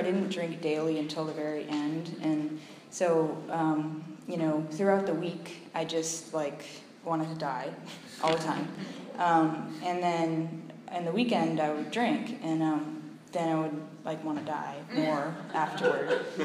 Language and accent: English; San Francisco, California, United States; I'm from San Francisco, and both my parents are alcoholic